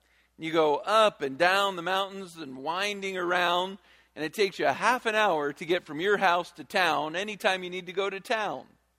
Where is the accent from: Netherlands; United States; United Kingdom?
United States; Virginia; Now, I grew up in Virginia, and I grew up going to church.